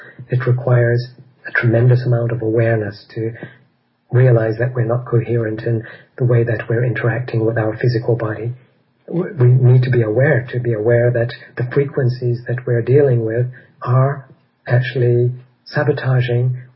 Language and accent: English; Egypt; I grew up in Egypt. My parents worked there.